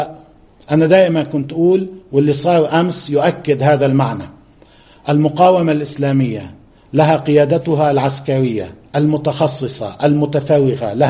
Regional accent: Lebanon; نحن نجزم بأننا كلبنانيين لدى اللبنانيين من العقول والتجارب والخبراء والقدرات البشرية

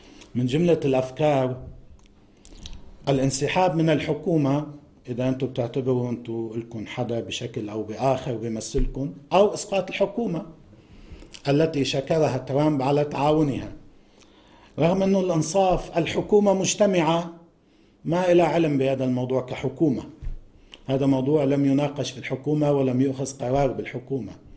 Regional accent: Lebanon; بعض الناس عندنا بلبنان بيعملوا هيك.

